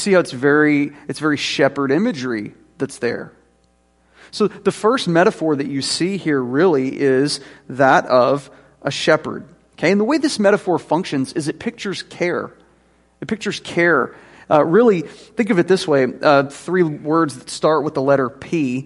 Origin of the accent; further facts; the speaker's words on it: Jackson, Mississippi, United States; because I grew up in Northeast Jackson playing roller hockey.